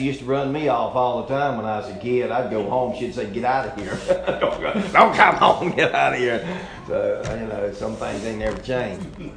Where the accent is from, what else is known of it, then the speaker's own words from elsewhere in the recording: the South, United States; And we're from the South. Everything tastes like chicken.